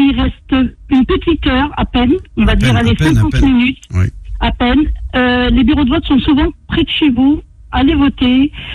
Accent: France; on a grandi en France, on est né en France

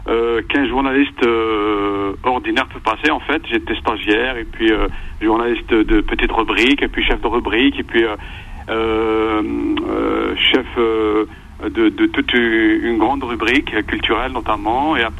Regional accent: Algeria; now in France

